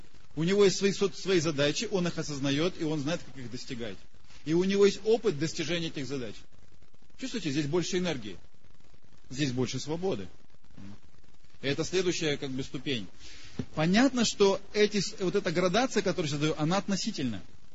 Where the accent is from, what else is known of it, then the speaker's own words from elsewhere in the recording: Russia; Я из России, я живу в России. Кстати, у меня отец родился на Украине, и здесь жили все мои предки по отцовской линии.